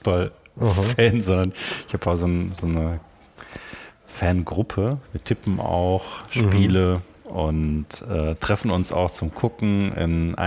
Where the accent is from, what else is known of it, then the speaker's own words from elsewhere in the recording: Germany; moved away as an adult; now in Vienna, Austria; Ich kam ja als Piefke nach Österreich, nach Wien, noch relativ unbeleckt, kannte Wien kaum.